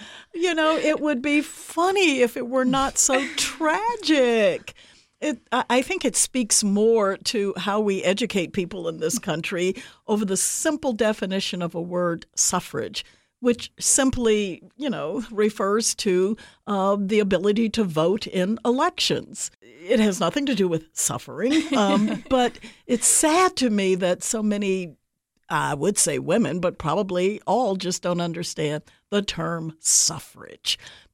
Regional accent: United States; what it means to me as an American and as a woman in this wonderful country

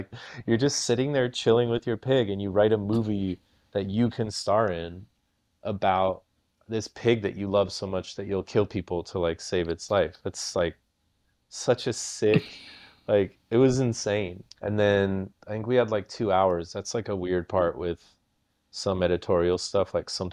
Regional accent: Iowa, United States; Like, I grew up in Iowa.

